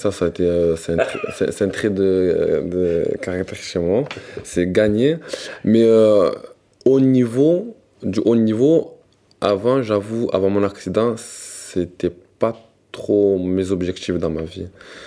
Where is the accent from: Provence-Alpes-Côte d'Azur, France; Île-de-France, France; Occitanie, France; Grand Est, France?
Provence-Alpes-Côte d'Azur, France; Avignon; Bonjour, moi j'ai 24 ans, je suis originaire d'Avignon.